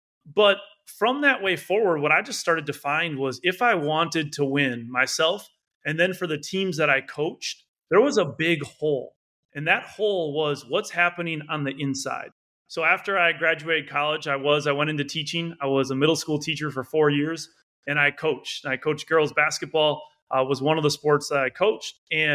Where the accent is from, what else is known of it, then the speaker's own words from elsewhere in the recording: Freedom, Wisconsin, United States; I grew up in Freedom, Wisconsin. I was the oldest of two other brothers and had an incredibly close family.